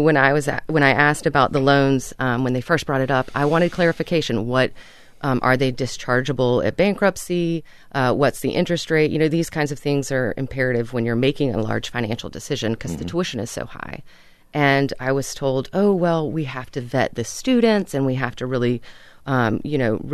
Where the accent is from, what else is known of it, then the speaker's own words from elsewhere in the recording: Charlotte, North Carolina, United States; I own my own business. I live in Charlotte. I'm from Charlotte.